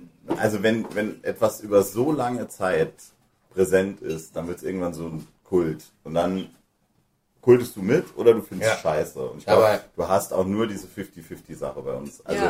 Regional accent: Saarland, Germany; Obwohl das bei uns im Saarland auch, also Fasching, ein Riesending ist.

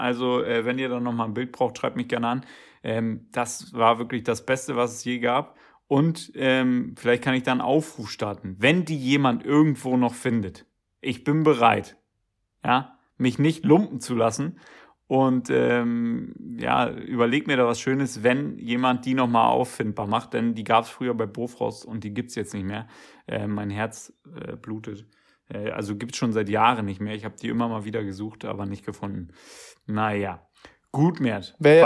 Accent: Brandenburg, Germany; Bei uns in Brandenburg, da gab es auch eher so die Märchenfraktion

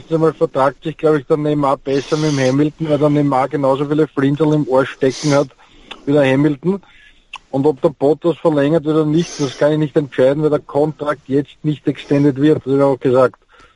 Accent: Tyrol, Austria; weil ich bin ja Tiroler.

